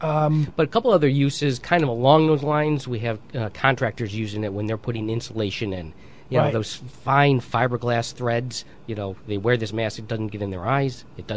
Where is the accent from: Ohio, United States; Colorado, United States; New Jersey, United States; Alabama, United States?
New Jersey, United States; Well, we're from Jersey. I'm from Jersey.